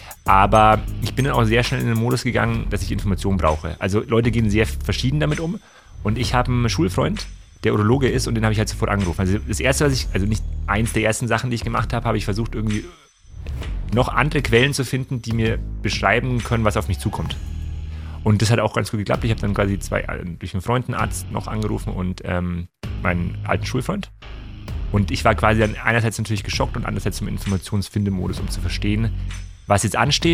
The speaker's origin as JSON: {"language": "German", "town": "Munich", "region": "Bavaria", "country": "Germany", "lives_now": "Berlin, Germany", "said": "Ich wohne seit 7 Jahren in Berlin, bin ursprünglich aus München."}